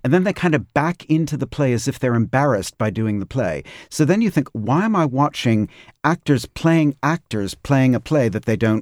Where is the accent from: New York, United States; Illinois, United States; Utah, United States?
New York, United States; New York City; For many of us, I grew up in New York and saw her on stage 6 or 7 times.